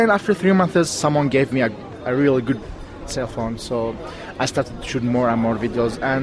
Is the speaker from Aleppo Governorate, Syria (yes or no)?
yes; Aleppo, Aleppo Governorate, Syria; I'm from Aleppo, 25 years old.